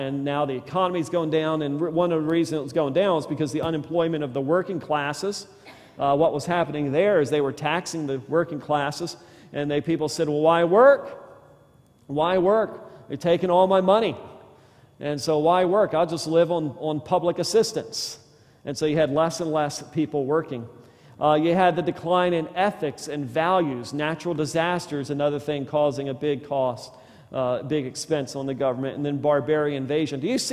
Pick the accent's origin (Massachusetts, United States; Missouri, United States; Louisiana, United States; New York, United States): Louisiana, United States; I grew up in Louisiana, and we used to catch bullfrogs in the creek